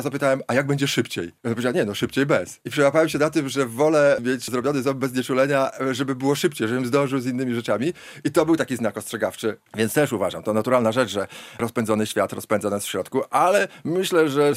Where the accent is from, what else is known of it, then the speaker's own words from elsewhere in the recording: Białystok, Podlaskie Voivodeship, Poland; jestem białostoczaninem